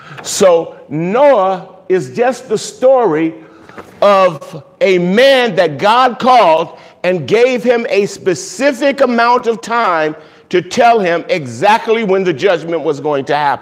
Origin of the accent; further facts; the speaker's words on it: Montreal, Quebec, Canada; now in California, United States; I'm a crumb in California, but I was bred in Montreal.